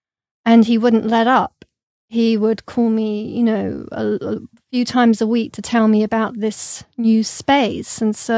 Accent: London, United Kingdom; Well, I grew up in London with a lot of British artists. And so I lived in East London for a while

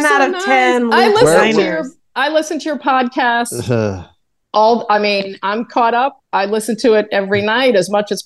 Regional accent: Ontario, Canada; Grew up in Ontario.

